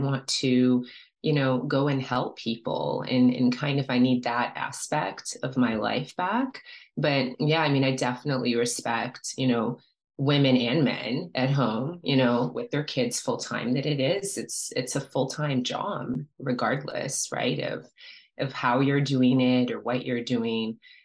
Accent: Canada; also born or lived in Nigeria; So, you know, grew up in the suburbs in Mississauga, but I've been living in Toronto now for a while, like since university days.

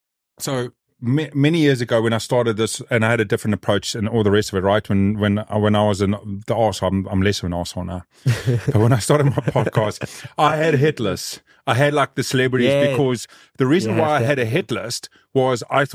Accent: South Africa; When we're off camera, I'm South African, I can bribe you.

